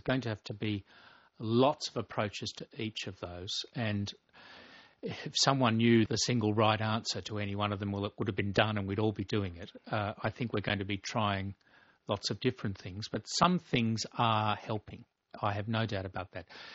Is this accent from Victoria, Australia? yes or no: no; Sydney, New South Wales, Australia; when I was growing up in Sydney, I had never seen a black person as a boy. I'd never seen an Aborigine except on TV.